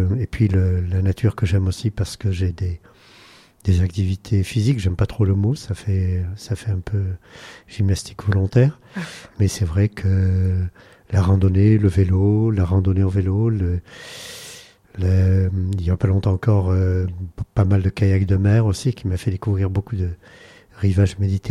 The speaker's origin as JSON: {"language": "French", "region": "Provence-Alpes-Côte d'Azur", "country": "France", "said": "Je viens de Provence, donc là, le chemin n'est pas très long pour venir ici."}